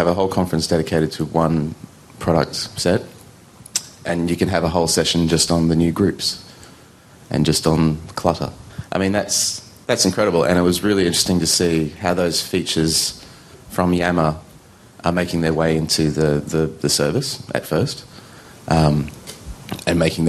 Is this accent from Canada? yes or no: no; Australia; Look, I come from Australia.